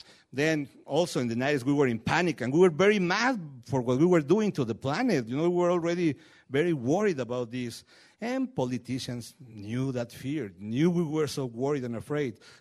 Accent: Mexico City, Mexico; born there; English is a second language; I was born in Mexico City, and that beautiful and terrible monster with more than 20 million people living together and in that metropolis

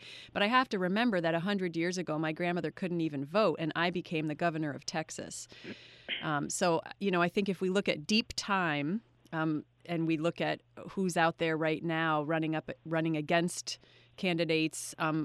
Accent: Canada; now in United States; I'm a new U.S. citizen. I'm originally from Canada. Now I have dual citizenship

